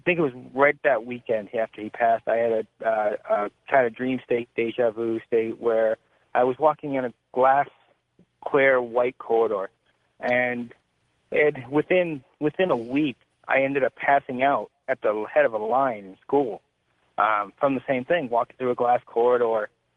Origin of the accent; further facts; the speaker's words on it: Pittsburgh, Pennsylvania, United States; I'm from Pennsylvania.